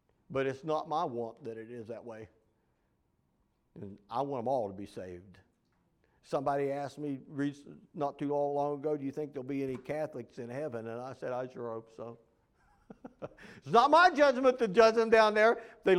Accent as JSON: {"language": "English", "region": "West Virginia", "country": "United States", "tie": "born or raised there", "said": "I didn't choose to be born and raised in West Virginia."}